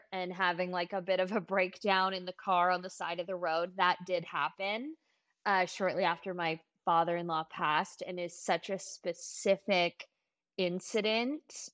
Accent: Los Angeles, California, United States; I am from Los Angeles.

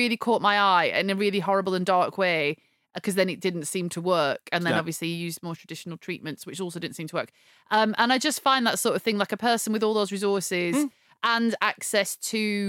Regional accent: United Kingdom; I'm British.

